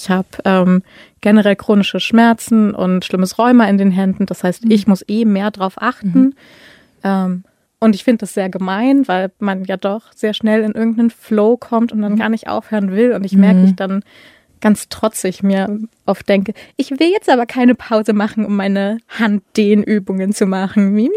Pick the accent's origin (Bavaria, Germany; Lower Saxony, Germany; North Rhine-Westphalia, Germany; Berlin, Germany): Berlin, Germany; ich komme original aus Berlin, aus der großen Stadt und bin auch fürs Studium hergekommen und bin aber hier sehr glücklich.